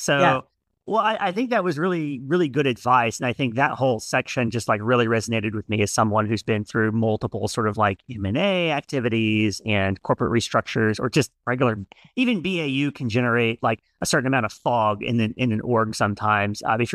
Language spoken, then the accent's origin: English; Louisiana, United States; I'm from Northwest Louisiana and grew up in Cowboys country and grew up hating them.